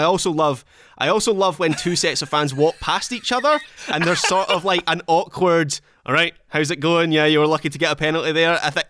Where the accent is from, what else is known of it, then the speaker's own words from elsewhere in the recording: Scotland, United Kingdom; I'm Scottish.